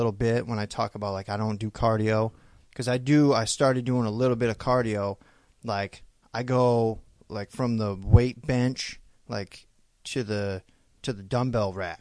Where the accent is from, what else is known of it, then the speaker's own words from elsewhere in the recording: New Jersey, United States; Yeah, like, I'm from New Jersey originally, so, like, I got a little bit of a accent.